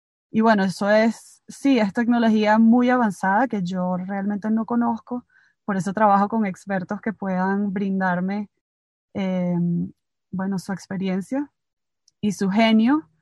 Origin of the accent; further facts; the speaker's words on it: Venezuela; moved away; also born or lived in Switzerland; hace casi ya 20 años me fui de Venezuela y he vivido en muchos países. Contrastados uno del otro, me fui de Venezuela, bueno, como sabemos que es nuestro país, a Suiza